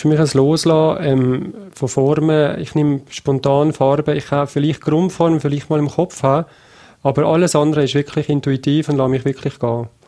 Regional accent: Notters, Valais, Switzerland; Also aufgewachsen bin ich in Notters. Der Bürgerort ist Eggerberg, aber aufgewachsen bin ich in Notters.

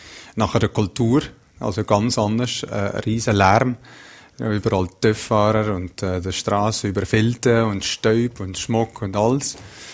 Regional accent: Netherlands; German is a second language; now in Brig-Glis, Switzerland; Meine Heimat ist zu Wallis, Brigg-Lys. Klar, meine Eltern, die Schwester, ein paar Kollegen, es werden immer weniger natürlich, sind sicher noch zu Holland und haben auch regen Kontakt

